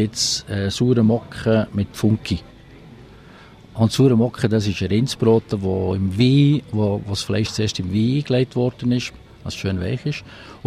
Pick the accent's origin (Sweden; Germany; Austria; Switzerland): Switzerland; Solothurn; born there; Ich bin in Solothurn geboren, ja. Und wohne dort und bleibe dort.